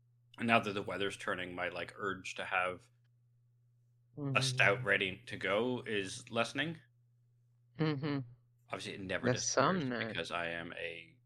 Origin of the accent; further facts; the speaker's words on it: Canada; Maple and pecan are very Canadian flavors, maple obviously very famous, and frankly, my home country is having a time.